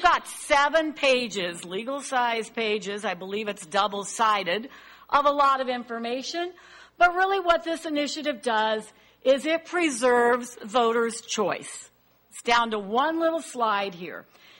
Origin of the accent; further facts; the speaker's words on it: Cayucos, California, United States; and I'm from Cayucas.